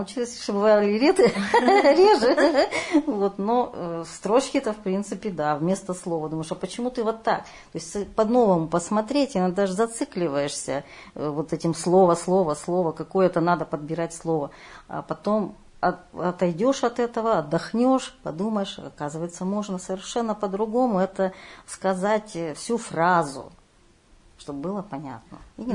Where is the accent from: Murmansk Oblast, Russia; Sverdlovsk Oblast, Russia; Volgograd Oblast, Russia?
Sverdlovsk Oblast, Russia; Nizhny Tagil; думаешь о том, что они все-таки давали мощь и славу моему родному городу.